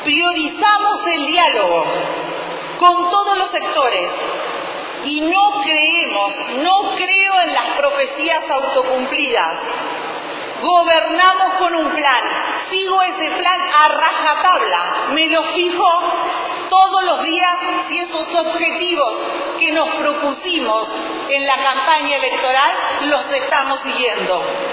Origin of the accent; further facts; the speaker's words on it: Tierra del Fuego, Argentina; Todos somos fueguinos.